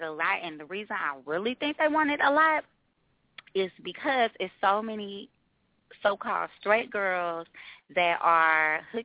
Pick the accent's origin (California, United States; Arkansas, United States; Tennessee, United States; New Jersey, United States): California, United States; Oakland; A lot of us never leave. I'm from Oakland.